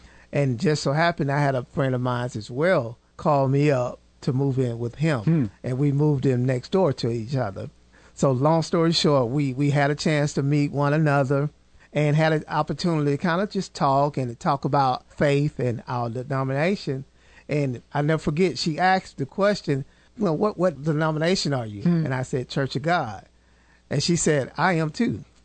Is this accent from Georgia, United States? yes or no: yes; Statesboro, Georgia, United States; I am from Statesboro, Georgia.